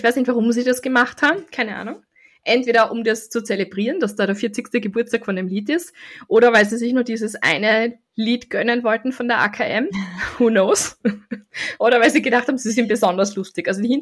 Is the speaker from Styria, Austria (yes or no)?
yes; Styria, Austria; Als Steirerin muss ich das trinken.